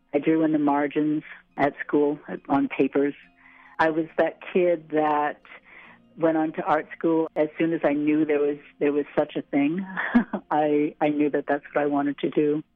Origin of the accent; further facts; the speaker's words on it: Massachusetts, United States; I come from Massachusetts.